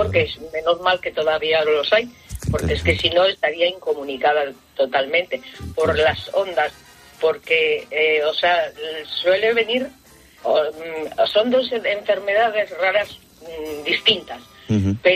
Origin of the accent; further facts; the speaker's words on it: Gijón, Asturias, Spain; Yo vivo, soy de Gijón